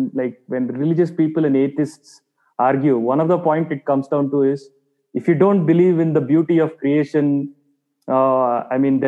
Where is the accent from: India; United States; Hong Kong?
India; Obviously, 36 for 9 hurts a little bit as an Indian fan.